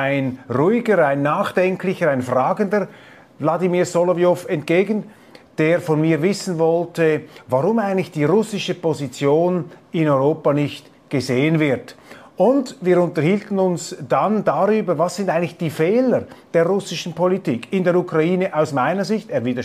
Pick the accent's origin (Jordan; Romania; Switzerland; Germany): Switzerland; Und als Schweizer, ich habe jetzt erst meine allerersten Eindrücke als Schweizer